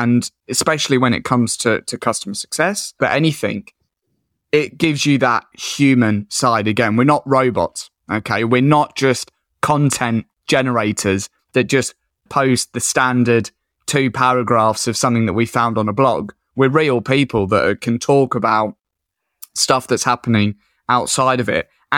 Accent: Colchester, East of England, United Kingdom; now in Whitby, United Kingdom; So I'm from Colchester in Essex originally, but I moved up to Whitby in North Yorkshire, which is a little seaside fishing town.

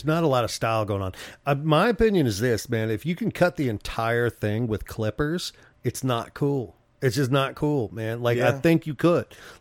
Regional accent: Atlanta, Georgia, United States; Well, I'm from Atlanta, so it doesn't bother me that much.

